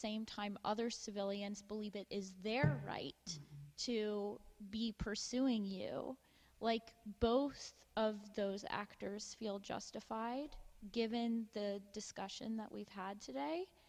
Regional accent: Pennsylvania, United States; I'm from the U.S. I'm from Pennsylvania.

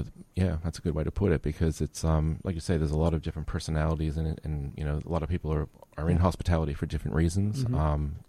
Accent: United States; And I'm American.

